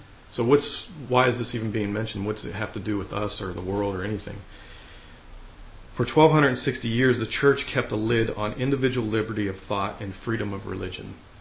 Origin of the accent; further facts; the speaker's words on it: United States; younger generations like myself, we grew up in America and we're used to how things are today.